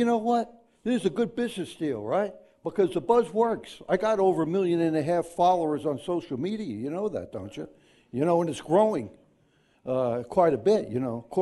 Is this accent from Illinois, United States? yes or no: no; New York, United States; moved away as an adult; now in Isle of Man; I grew up, obviously, I'm not a Manxie yet, but, you know, I grew up in New York.